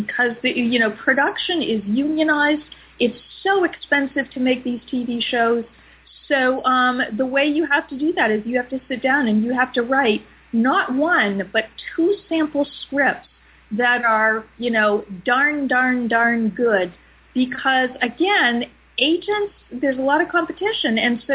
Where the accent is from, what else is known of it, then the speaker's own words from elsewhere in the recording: Lebanon, New Hampshire, United States; How did Jay know that I'm from Lebanon, New Hampshire?